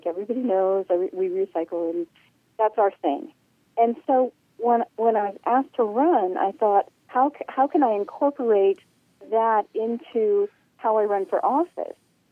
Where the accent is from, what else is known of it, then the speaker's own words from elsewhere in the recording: Alaska, United States; But it used to be we were proud to be Alaskans. We were proud to say, I'm from Alaska